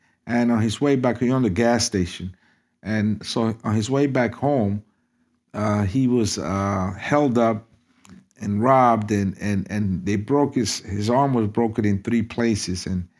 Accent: Dominican Republic; now in New York City, United States; I would say Dominicano, naturally, because that's my ethnicity. And that's what drove my existence here in early New York City for a long, long time.

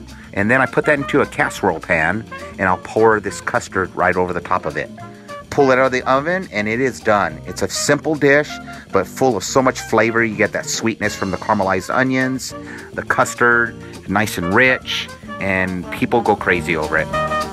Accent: California, United States; now in Kentucky, United States; I'm from California originally. When I moved to Kentucky, I was introduced to all kinds of Southern dishes.

